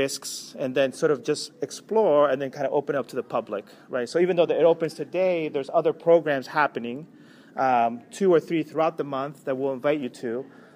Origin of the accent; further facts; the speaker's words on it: Rockville, Maryland, United States; I also grew up in the area. So I went to high school in Rockville, Wooden High School. I grew up skateboarding in Rockville before there was this town center, so I know the area well.